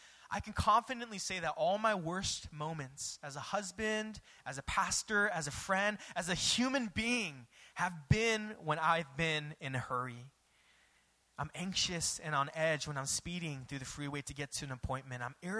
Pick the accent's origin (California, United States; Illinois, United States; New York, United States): California, United States; I'm chill. I'm from the West Coast. I'm from California. I'm chill.